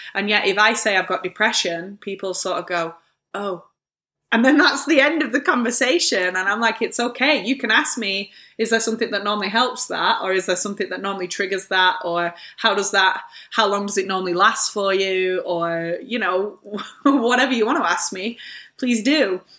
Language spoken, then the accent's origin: English; England, United Kingdom; because obviously he's Italian, I'm English, and I'm probably more open than most about mental health.